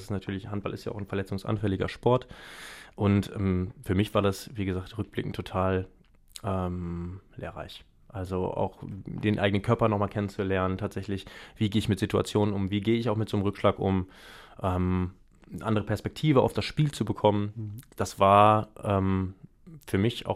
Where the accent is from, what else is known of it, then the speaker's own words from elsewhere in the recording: Essen, North Rhine-Westphalia, Germany; Ja, da ich da aufgewachsen bin und mein Bruder und meine Mutter auch noch weiterhin dort wohnen, bin ich dem Stadtteil schon sehr verbunden.